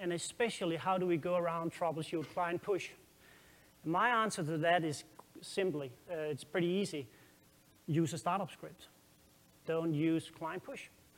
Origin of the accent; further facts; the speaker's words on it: Denmark; English is a second language; If you think my accent is funny, then just wait till you hear the Dutch guys later. I'm from Denmark, the happiest nation on the planet, if you didn't know that.